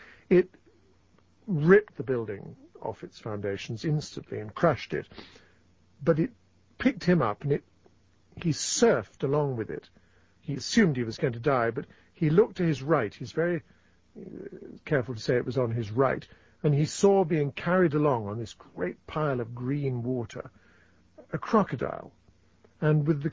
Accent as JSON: {"language": "English", "region": "England", "country": "United Kingdom", "said": "although I'm an Englishman and we had our empire too"}